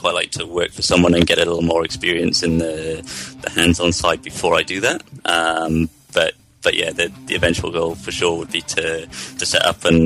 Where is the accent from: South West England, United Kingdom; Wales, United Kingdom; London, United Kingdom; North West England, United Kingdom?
Wales, United Kingdom; Swansea; I am from Swansea in South Wales